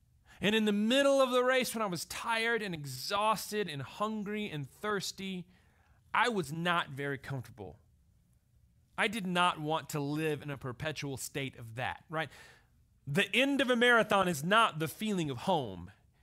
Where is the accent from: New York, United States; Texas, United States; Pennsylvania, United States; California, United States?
Texas, United States; Lubbock; It was about 2 hours down the road from where I grew up in Lubbock, Texas.